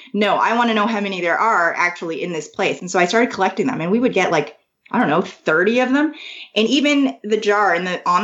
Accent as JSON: {"language": "English", "town": "Kitchener", "region": "Ontario", "country": "Canada", "tie": "born or raised there", "said": "I grew up in Kitchener. But I would stay all the summers in a place called Oakville by a lake with my cousin every summer"}